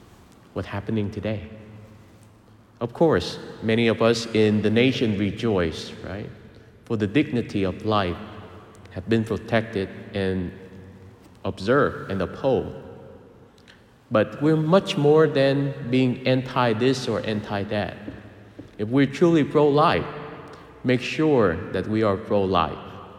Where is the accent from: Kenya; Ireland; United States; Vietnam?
Vietnam; Growing up in Vietnam, when you go into a Catholic home, you will see a statue of the Sacred Heart and a statue of the Immaculate Heart of Mary or Our Lady of Fatima, right? So I grew up with those